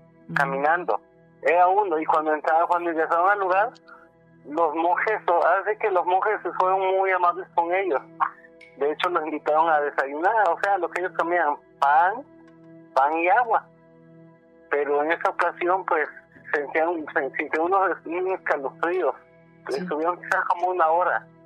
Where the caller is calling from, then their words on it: Villahermosa, Tabasco, Mexico; Soy de aquí de Villahermosa.